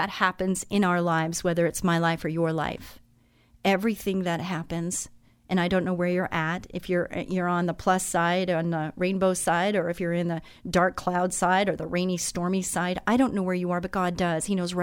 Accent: California, United States; I grew up in Orange County. I was the middle daughter.

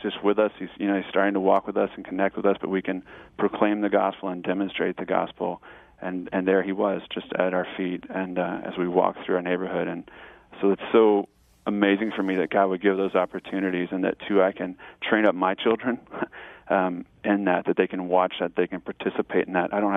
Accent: Chicago, Illinois, United States; now in Southern California, United States; I know from my kids, I came from Chicago. And so living in Southern California, they think they're, you know, we have a small pool in our apartment and there's a park across the street.

